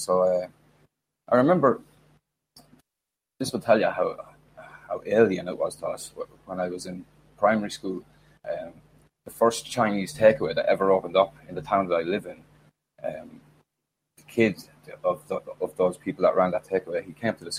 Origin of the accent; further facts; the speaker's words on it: Ireland; Well, growing up in Ireland, I had a nice childhood. I grew up in a nice area.